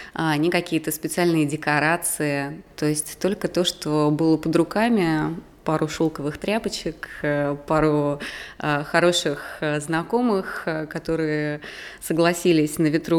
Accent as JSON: {"language": "Russian", "region": "Saint Petersburg", "country": "Russia", "tie": "born or raised there", "said": "потому что это мой родной город"}